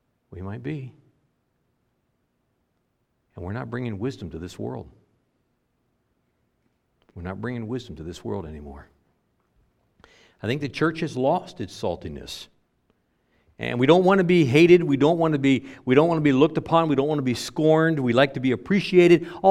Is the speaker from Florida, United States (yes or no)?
yes; Florida, United States; moved away; I was from Broward County. When I moved up here, I came from Broward County.